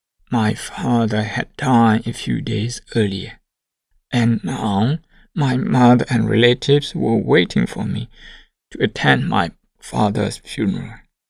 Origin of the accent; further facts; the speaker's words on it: Laihka, Shan State, Myanmar; I got the news from Laika, Shan State, my hometown